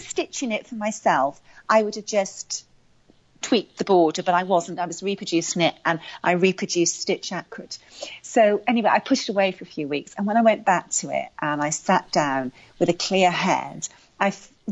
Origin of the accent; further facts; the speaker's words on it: United Kingdom; I'm British